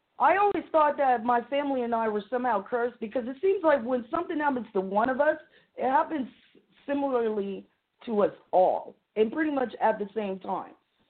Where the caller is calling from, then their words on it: Delaware, United States; Delaware.